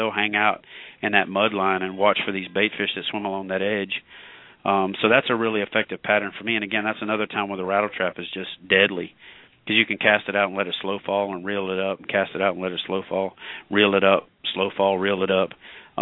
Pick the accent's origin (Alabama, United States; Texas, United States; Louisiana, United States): Louisiana, United States; Jonesville; I grew up in Jonesville, Louisiana, and that's like 10 miles from where rattle trap, the real rattle traps are out of Alexandria